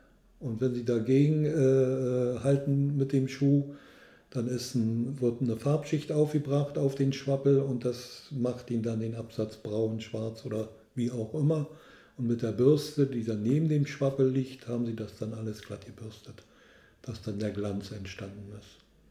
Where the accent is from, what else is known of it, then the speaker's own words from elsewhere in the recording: Prenzlau, Brandenburg, Germany; ich komme aus Prenzlau